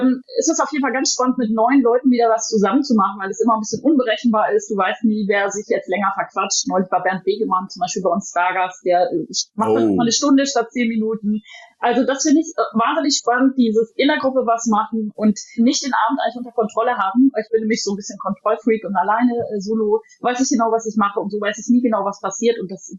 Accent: Bad Oeynhausen, North Rhine-Westphalia, Germany; demnächst in meiner Heimatstadt Bad Oeynhausen

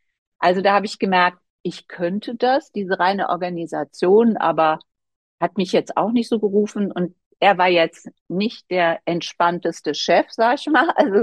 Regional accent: Linz am Rhein, Rhineland-Palatinate, Germany; Ich komme aus Linz am Rhein. Da kennt man sich

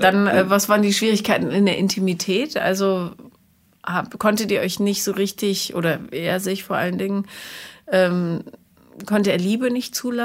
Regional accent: Rhineland, Germany; now in Berlin, Germany; Ich komme auch aus dem Rheinland und die Stimmung ist einfach eine andere hier.

